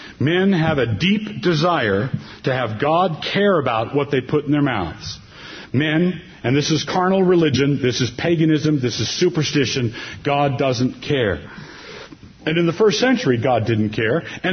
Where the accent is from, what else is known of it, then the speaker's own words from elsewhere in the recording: Pacific Northwest, United States; we're from the Pacific Northwest. Our part of the world is rapidly turning into a big bunch of coffee snobs.